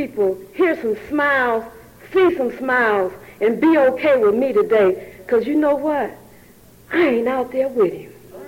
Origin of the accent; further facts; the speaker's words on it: Pittsburgh, Pennsylvania, United States; I came here from Pittsburgh, Pennsylvania.